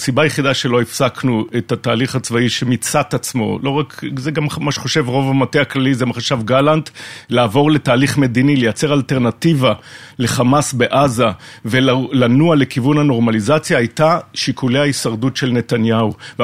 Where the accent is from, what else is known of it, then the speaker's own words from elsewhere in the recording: Menara, Northern District, Israel; אני יליד קיבוץ מנרה